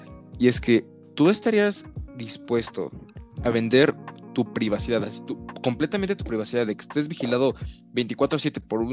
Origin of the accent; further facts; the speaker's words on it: Mexico; como por ejemplo mexicano, que yo soy mexicano